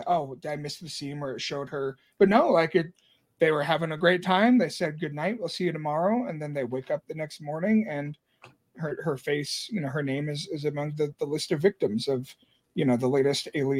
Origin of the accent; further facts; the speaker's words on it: United States; And again, as an American, just seeing the bodies fall through the sky again